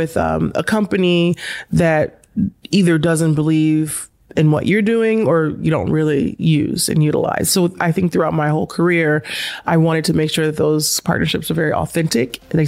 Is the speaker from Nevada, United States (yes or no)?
no; Compton, California, United States; I'm from Compton, California, and I remember playing on these courts